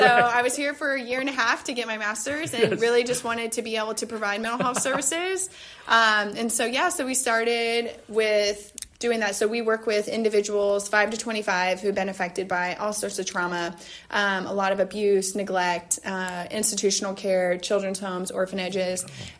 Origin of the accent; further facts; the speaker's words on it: Warsaw, Masovian Voivodeship, Poland; Yeah, so I grew up, I'm from Warsaw